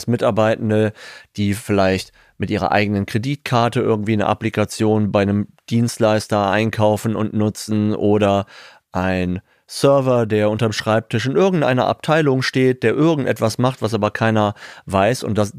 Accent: Wuppertal, North Rhine-Westphalia, Germany; wie man das so gerne bei uns in Wuppertal sagt.

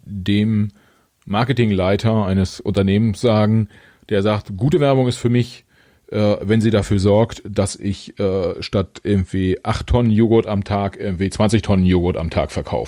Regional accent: East Germany, Germany; also ich bin bis 1989 in der DDR aufgewachsen.

